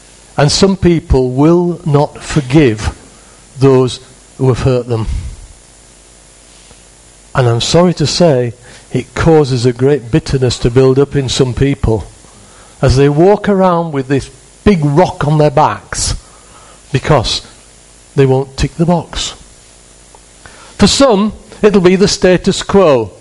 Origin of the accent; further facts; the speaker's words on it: United Kingdom; now in Spain; This is Spain and we're British.